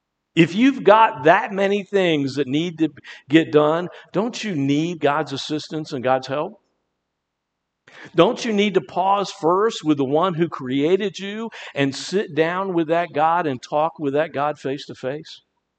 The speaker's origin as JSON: {"language": "English", "region": "Chesapeake Bay", "country": "United States", "tie": "born or raised there", "said": "I grew up on the Chesapeake Bay."}